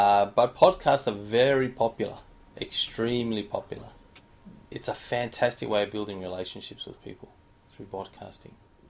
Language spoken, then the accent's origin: English; Australia; accent: Australian; Yep, sorry, it's my Aussie accent. Sorry.